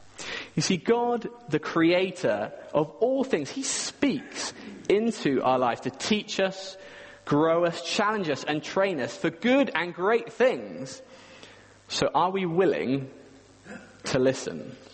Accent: Swindon, South West England, United Kingdom; back in the home I grew up in Swindon, there was a mirror on the wall

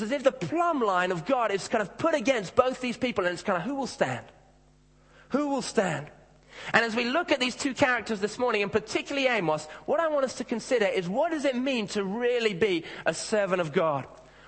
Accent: England, United Kingdom; We think we'd, as the English kind of be used to by now, having our hopes kind of raised and then dashed to pieces by our sporting teams.

